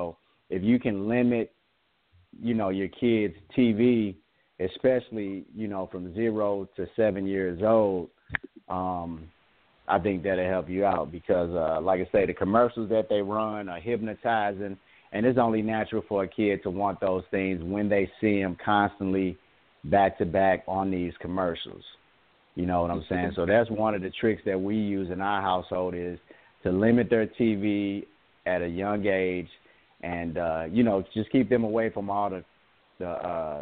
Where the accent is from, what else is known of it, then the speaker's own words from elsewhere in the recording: United States; born there; I was born in America, yes. Yes, this is my home.